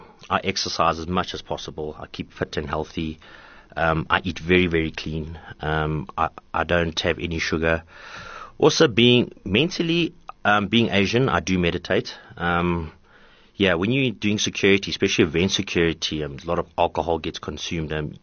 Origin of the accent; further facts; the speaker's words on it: Johannesburg, Gauteng, South Africa; born there; I was born here in South Africa, luckily enough in a hospital in 1980 in Johannesburg.